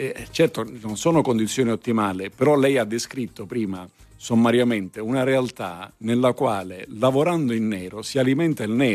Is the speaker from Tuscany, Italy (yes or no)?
no; Sicily, Italy; No, perché io sono siciliano, lo so che da quelle parti è molto diffuso.